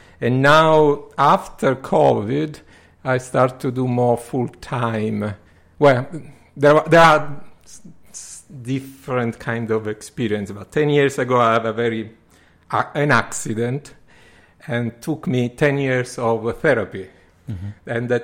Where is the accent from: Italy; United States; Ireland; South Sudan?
Italy; Sicily; English is a second language; moved away as an adult; now in London, United Kingdom; I come from Italy, as you can understand from my pronunciation. Particularly, I come from Sicily.